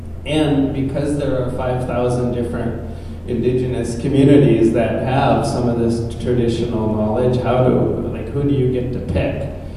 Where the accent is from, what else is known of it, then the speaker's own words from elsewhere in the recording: Fort Peck, Montana, United States; Well, I come from Fort Peck, and I am a treaty hunting tribe